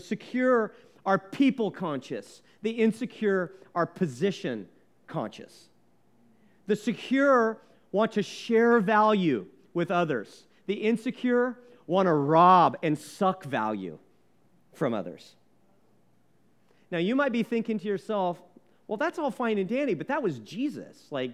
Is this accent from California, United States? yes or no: yes; San Francisco, California, United States; I'm from San Francisco, and there's sort of a local lore legend of a guy actually in the 1800s